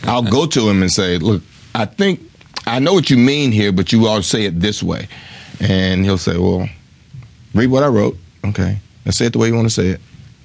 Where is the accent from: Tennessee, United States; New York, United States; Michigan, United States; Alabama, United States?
Tennessee, United States; Chattanooga; Chattanooga, Tennessee.